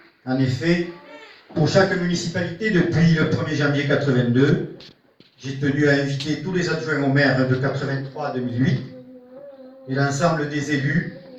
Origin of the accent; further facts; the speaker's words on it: Brassac, France; mon retour professionnel dans mon village natal